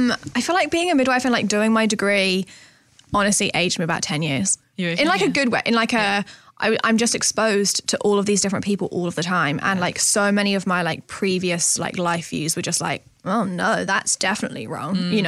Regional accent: South West England, United Kingdom; So grew up in North Devon, in this like really tiny, like, I guess like seaside town near the beach, with my parents and an older brother.

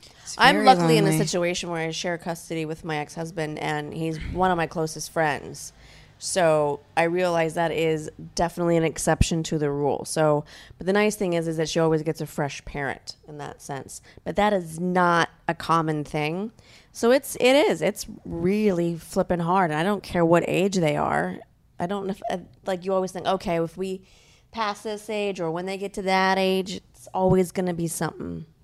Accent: Louisiana, United States; I guess I'm from Louisiana, so a lot of that doesn't surprise

